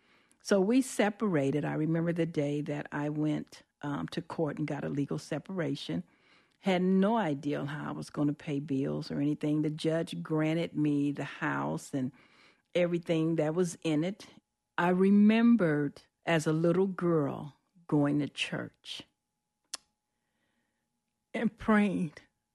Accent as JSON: {"language": "English", "town": "Danville", "region": "Illinois", "country": "United States", "tie": "born or raised there", "said": "I was born and raised in Danville, Illinois, second oldest of five children."}